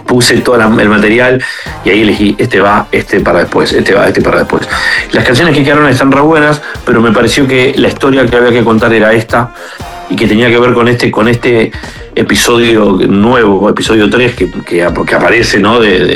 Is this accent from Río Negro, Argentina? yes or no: no; Buenos Aires, Argentina; representa también la ciudad de donde vengo, ¿no? Y este disco está atravesado por Buenos Aires bastante más que otros.